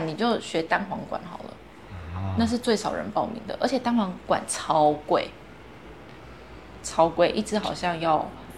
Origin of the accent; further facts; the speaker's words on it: Chiayi, Taiwan; 我以前住嘉义嘛。然后嘉义那时候有所谓的纳卡西跟红包厂，他就想要让我去那边训练胆量。对，我是在这样子的环境成长的。